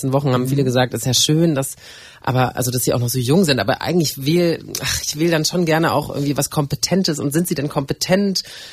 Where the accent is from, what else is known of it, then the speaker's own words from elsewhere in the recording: Erfurt, Thuringia, Germany; also born or lived in Weimar; now in Hamburg, Germany; Ich bin geboren worden in Weimar in Thüringen und bin in Erfurt aufgewachsen, bin da irgendwie Kindergarten, Grundschule, Gymnasium